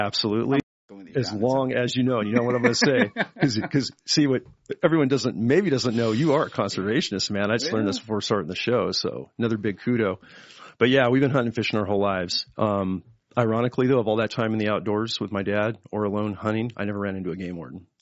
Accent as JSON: {"language": "English", "town": "San Jose", "region": "California", "country": "United States", "tie": "born or raised there", "also_born_or_lived": "Santa Clara County", "said": "I grew up right in the Silicon Valley Bay Area, like right inland from Santa Cruz in the San Jose Bay Area, but down in the southern county of Santa Clara County, where you have cattle ranches, big parks, open spaces."}